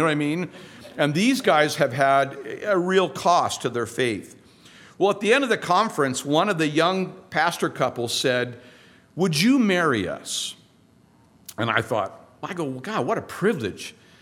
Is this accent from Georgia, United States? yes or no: no; California, United States; here I am a bozo from Southern California.